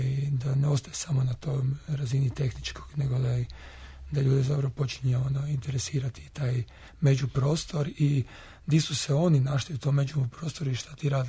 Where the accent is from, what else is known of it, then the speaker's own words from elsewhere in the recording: Poreč, Istria County, Croatia; also born or lived in Pula; rođen sam u Puli, inače sam iz Poreča.